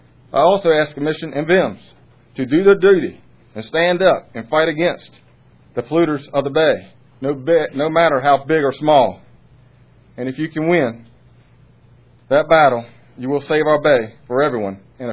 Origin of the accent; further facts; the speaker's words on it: Maryland, United States; from the Eastern Shore.